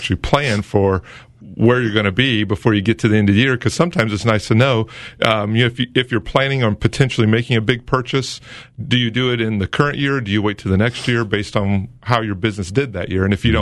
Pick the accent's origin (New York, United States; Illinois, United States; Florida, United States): Illinois, United States; Galesburg; So, I lived here all my life, yeah, except for the time I was over in Monmouth when I was going to school at Monmouth College.